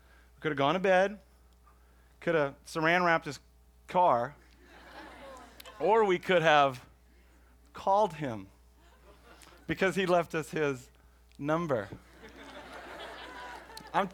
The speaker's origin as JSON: {"language": "English", "town": "Houston", "region": "Texas", "country": "United States", "said": "I'm from Houston, Texas."}